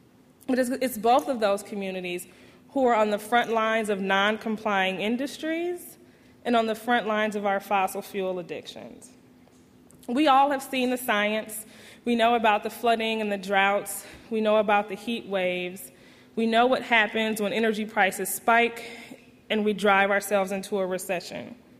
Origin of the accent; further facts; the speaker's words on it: Detroit, Michigan, United States; I'm originally from Detroit.